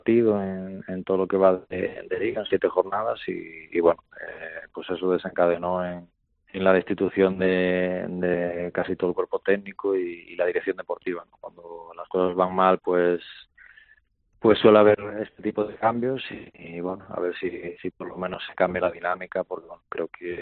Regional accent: Santiago de Compostela, Galicia, Spain; Sí, yo soy de Santiago, así que ahora en casita ya con otro rol

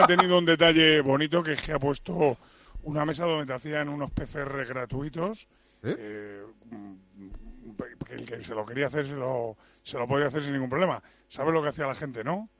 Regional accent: Spain; soy español

